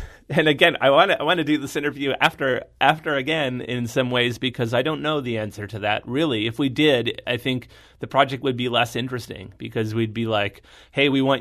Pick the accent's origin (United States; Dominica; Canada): Canada; And I'm Canadian, so I also knew there was a hockey team.